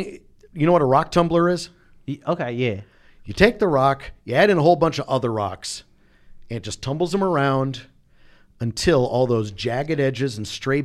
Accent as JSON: {"language": "English", "town": "Chicago", "region": "Illinois", "country": "United States", "said": "And understand, I'm from Chicago."}